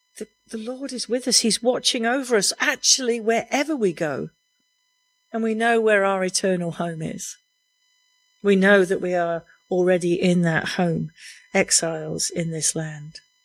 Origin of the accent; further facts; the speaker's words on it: England, United Kingdom; Now, as English people, we don't often use the word awesome, do we?